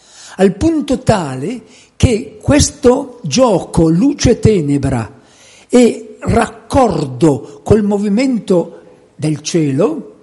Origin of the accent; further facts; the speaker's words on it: Milan, Lombardy, Italy; Io che sono milanese mi sento menomato.